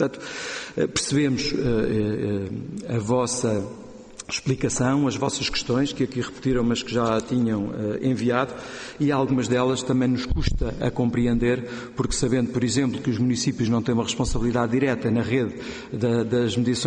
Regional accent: Barreiro, Setúbal, Portugal; Eu sou do Barreiro e, portanto, percebo bem aquilo que dizem

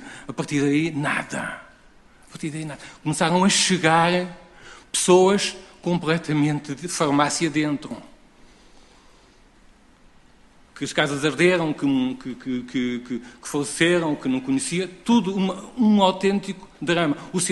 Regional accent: Pedrógão Grande, Leiria, Portugal; como eu sou natural de Pedrógão Grande, e precisamente na parte norte do concelho

